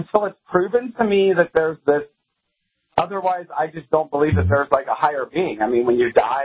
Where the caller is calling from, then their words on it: Ohio, United States; I'm from Ohio.